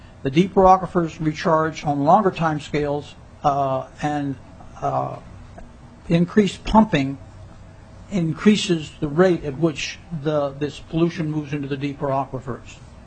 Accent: United States; I'm an American. I believe in democracy. I believe in legislatures.

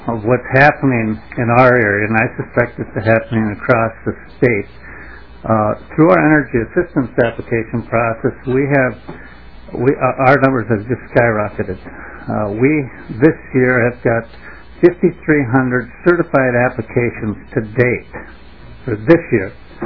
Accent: Minnesota, United States; I'm from the Arrowhead region.

